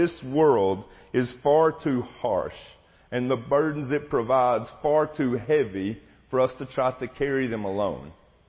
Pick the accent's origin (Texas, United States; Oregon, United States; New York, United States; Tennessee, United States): Tennessee, United States; Maynardville; I was at the house that I grew up in Maynardville